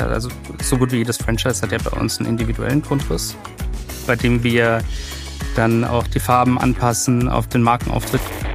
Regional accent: Munich, Bavaria, Germany; Ich bin im Westen aufgewachsen ursprünglich und dann haben wir uns gesagt, ach Mensch, komm, wollen wir doch mal die Stadt neu erleben von einer neuen Seite. Und dann haben wir es genauso wahrgemacht und jetzt leben wir ganz im Osten von München.

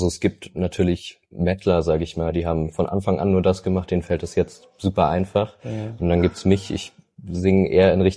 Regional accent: Saarland, Germany; Also ich komme eigentlich aus dem Saarland

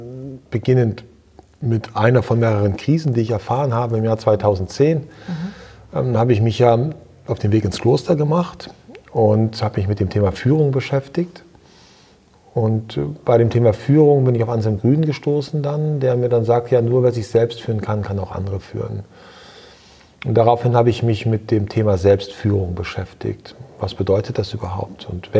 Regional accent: Lower Saxony, Germany; ich bin aus Friesland geboren, ich bin aus Friesland groß geworden, ich war dann zwischenzeitlich in der Weltgeschichte unterwegs und bin dann wieder zurückgekehrt nach Ostfriesland. Und das ist wirklich meine Heimat und ich spüre dort eine tiefe Verwurzelung.

